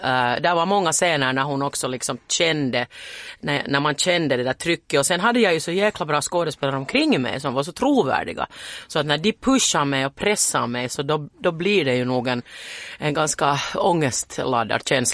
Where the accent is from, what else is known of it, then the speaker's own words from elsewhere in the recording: Finland; Jag är ju finsk och lite blyg